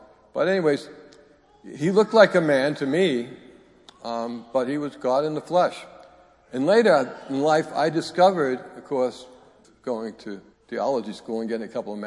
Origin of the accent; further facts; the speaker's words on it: Salem, Massachusetts, United States; also born or lived in Peabody; growing up in Salem, Massachusetts, back in the 50s, I went to a church, St. Thomas.